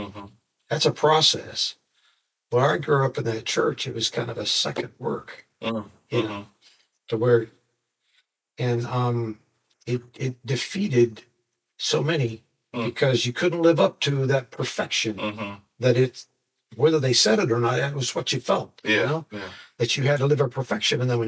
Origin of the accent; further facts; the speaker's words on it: Boise, Idaho, United States; also born or lived in Twin Falls; So I was born in Idaho, in a little town called Twin Falls. Moved up toward Boise. I'm sure you've heard of Boise. And grew up there.